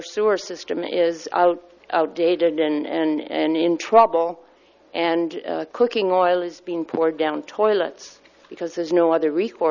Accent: San Simeon, California, United States; I'm from San Simeon. I'm representing a number of San Simeon residents who can't make it here today.

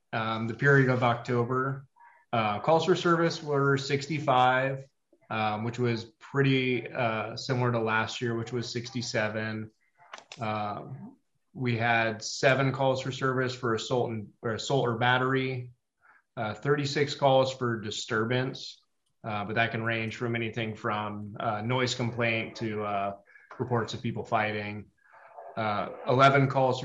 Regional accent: Los Osos, California, United States; So, but I am from Los Osos, born and raised, and I've worked at this station in the past.

